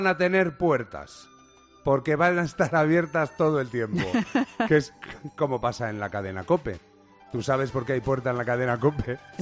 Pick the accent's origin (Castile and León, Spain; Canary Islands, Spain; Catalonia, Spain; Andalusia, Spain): Castile and León, Spain; Salamanca; Lo siento mucho, además yo soy de Salamanca, entenderás que me duele